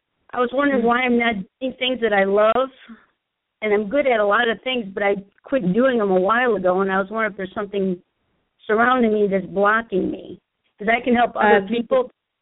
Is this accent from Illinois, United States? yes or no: yes; Illinois, United States; I'm from Illinois.